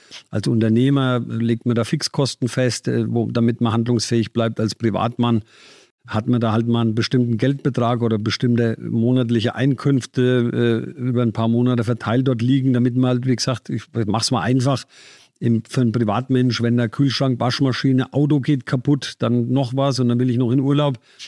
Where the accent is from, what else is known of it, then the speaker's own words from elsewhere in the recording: Bavaria, Germany; ich komme aus der Nähe von Bad Kissing, da gibt es ein Casino.